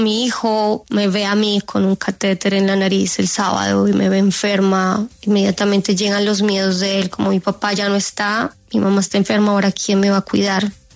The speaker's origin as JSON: {"language": "Spanish", "country": "Colombia", "moved": "yes", "lives_now": "Israel", "said": "Nosotros como israelíes, yo como colombiana"}